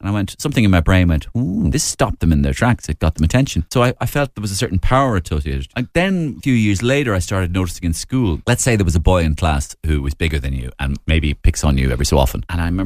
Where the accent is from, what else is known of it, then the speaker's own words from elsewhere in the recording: Belfast, Northern Ireland, United Kingdom; I'm a northerner, of course, so I'm from Belfast myself